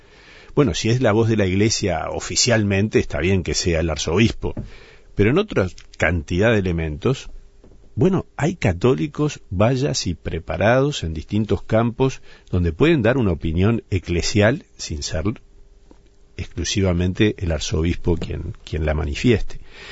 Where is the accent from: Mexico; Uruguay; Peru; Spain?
Uruguay; Siento muy fuerte la realidad de lo que es el Uruguay, me siento muy uruguayo